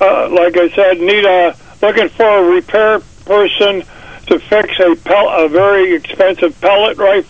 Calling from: Tracy, New York, United States; Tracy, New York.

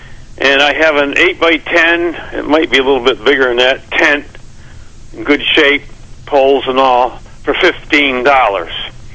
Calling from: Savona, United States

